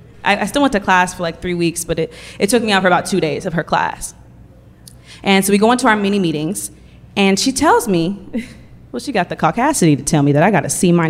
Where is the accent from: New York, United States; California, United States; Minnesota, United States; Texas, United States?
California, United States; Oakland; I'm from Oakland, and I already know Oakland has a negative connotation behind it.